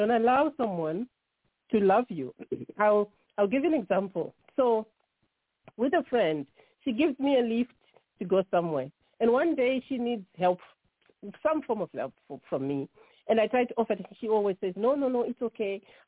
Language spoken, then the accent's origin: English; Zimbabwe; now in Dublin, Ireland; I'm originally from Zimbabwe. You can tell my accent does not sound Irish. I'm originally from Zimbabwe. I've been living in Ireland 25 years.